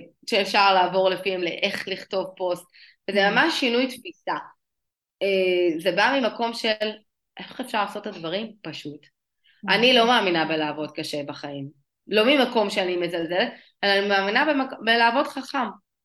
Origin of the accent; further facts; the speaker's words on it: Bat Yam, Tel Aviv District, Israel; also born or lived in Herzliya; אני עברתי מבת ים להרצלי, עברתי כאילו מבית ספר רגיל, גם לחטיבת ביניים, רמה אחרת לגמרי